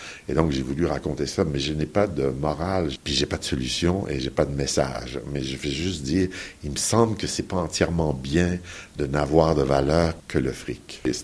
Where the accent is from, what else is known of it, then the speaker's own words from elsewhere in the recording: Canada; c'est vrai particulièrement chez nous au Canada